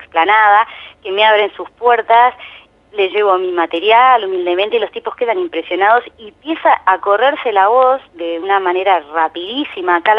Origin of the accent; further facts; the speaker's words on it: Uruguay; now in Spain; intento que el acento no se me vaya, eso sí, porque ante todo yo soy una música uruguaya que está viviendo en España, pero no quiero perder mi acento.